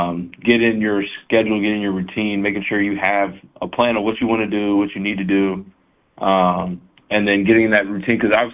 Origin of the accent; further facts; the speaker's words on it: Florida, United States; I'm not born in Florida, but I was raised in Florida.